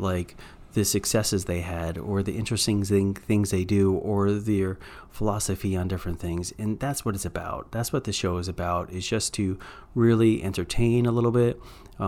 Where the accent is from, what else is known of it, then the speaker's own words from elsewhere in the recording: Slidell, Louisiana, United States; born there; also born or lived in Eastern Seaboard; I was born in Slidell, Louisiana back in 1977. And from there, I went up and down the Eastern Seaboard.